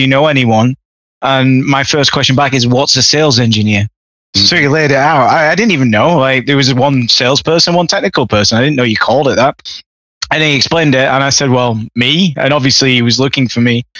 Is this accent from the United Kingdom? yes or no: yes; England, United Kingdom; all my friends that I grew up with in England